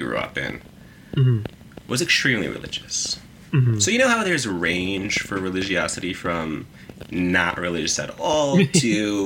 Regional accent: Brooklyn, New York, United States; born there; So I grew up in, actually rather, I was born in Brooklyn. I didn't grow up there for most of my life, but...

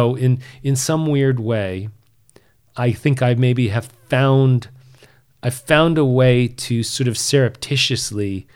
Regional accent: Long Island, New York, United States; Yeah, I was born in New York City and then moved out to, you know, one of the nice suburbs in Long Island. And then... I'm rooted in New York, and then went to Syracuse University, which is in upstate New York

